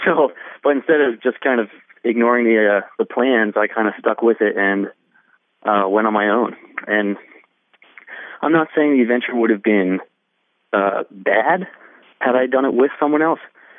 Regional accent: East Coast, United States; I'm from the East Coast, so Alaska just seems so far away.

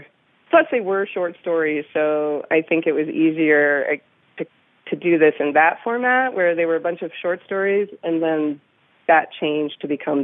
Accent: Alaska, United States; I'm sure it's not going to be everyone's experience growing up in Alaska.

